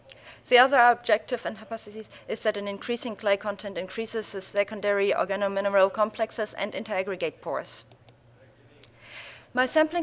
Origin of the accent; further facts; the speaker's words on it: Denmark; Hi, as said … from Denmark.